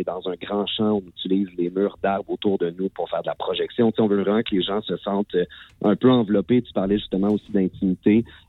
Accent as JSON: {"language": "French", "town": "Lac-Mégantic", "region": "Quebec", "country": "Canada", "said": "pour faire rayonner ce qu'on a de plus beau chez nous à Mégantic"}